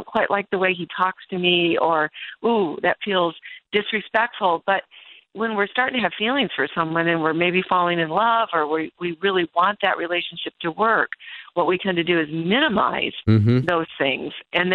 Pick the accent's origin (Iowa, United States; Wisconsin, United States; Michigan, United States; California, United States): Michigan, United States; also born or lived in Chicago; with my Midwestern roots, I grew up in Michigan. I lived in Chicago for a number of years.